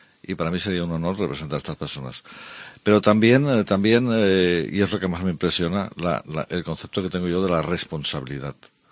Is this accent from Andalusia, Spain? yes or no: no; Barcelona, Catalonia, Spain; born there; como nací en Barcelona voy a decir esto